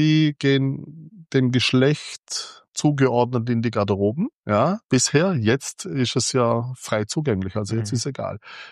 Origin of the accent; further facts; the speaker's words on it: Austria; Wieso er das nicht wüsste und ich aber schon als Österreicher, dass ein Bademeister gesucht wird.